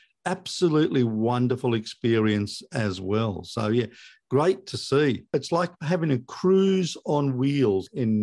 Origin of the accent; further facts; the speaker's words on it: Australia; and as an Australian, you actually get a tremendous sense of pride in your country